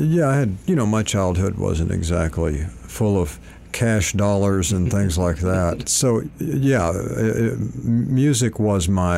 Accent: Malvern, Arkansas, United States; also born or lived in Hot Springs; And my town, the town I grew up in, I was born in Hot Springs, raised in a town called Malvern, and it was about probably 9,000 or 10,000 people.

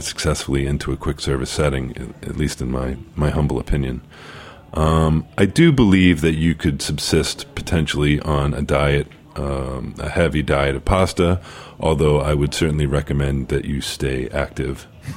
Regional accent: Cambridge, Massachusetts, United States; So I'm from Cambridge, so the Boston area obviously is very dear to me.

